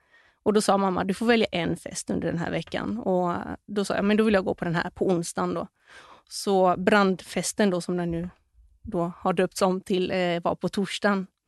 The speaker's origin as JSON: {"language": "Swedish", "town": "Gothenburg", "region": "Västra Götaland County", "country": "Sweden", "tie": "born or raised there", "said": "för handboll var väldigt starkt förankrat i området där vi växte upp, i Kärra, Göteborg."}